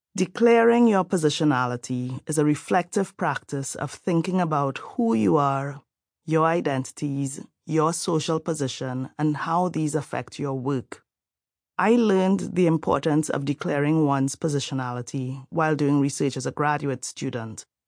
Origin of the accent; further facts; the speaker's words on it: Trinidad & Tobago; I am from Trinidad and Tobago, and with those base ingredients, I might make either bake, a type of bread with no yeast, or boiled dumplings.